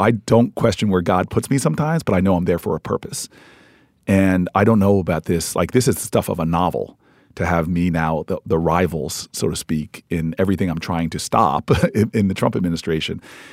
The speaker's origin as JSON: {"language": "English", "country": "United States", "tie": "born or raised there", "said": "my experience growing up in America, we talked about it already."}